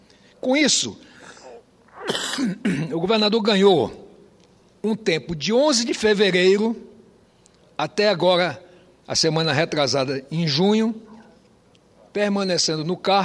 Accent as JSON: {"language": "Portuguese", "region": "Roraima", "country": "Brazil", "tie": "born there", "said": "eu sou um senador que nasci em Roraima."}